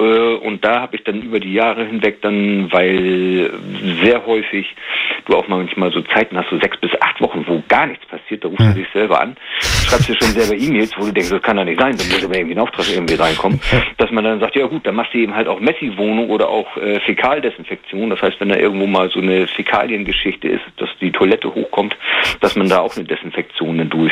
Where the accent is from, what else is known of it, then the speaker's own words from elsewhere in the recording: Schleswig-Holstein, Germany; Also ich komme aus dem Hamburger Bereich zwischen Hamburg und Lübeck.